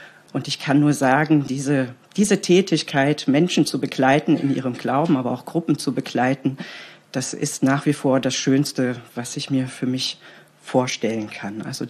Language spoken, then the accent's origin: German; North Rhine-Westphalia, Germany; born there; ich komme gebürtig aus der Nähe von Köln, habe da auch meine ersten Berufsjahre verbracht und bin aber seit einigen Jahren schon im Bistum Limburg tätig.